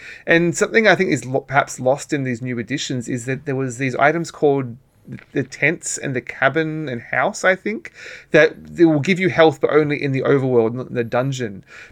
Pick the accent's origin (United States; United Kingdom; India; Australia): Australia; For what it's worth, growing up in Australia, this game did not get released until like 2004 or something.